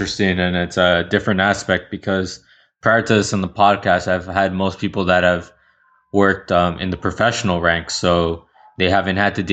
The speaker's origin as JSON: {"language": "English", "country": "United States", "said": "Well, I guess that's what happens since I'm American"}